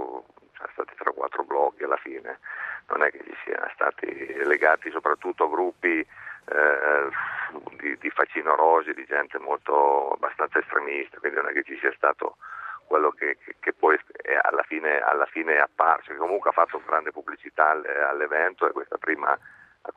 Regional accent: Piedmont, Italy; Io sono piemontese, io amo, sì.

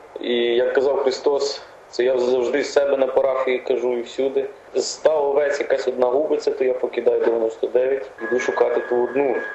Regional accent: Western Ukraine, Ukraine; що от я западенець з ними

